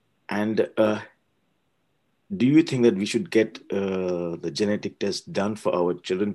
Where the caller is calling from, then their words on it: Switzerland; I'm connected from Switzerland.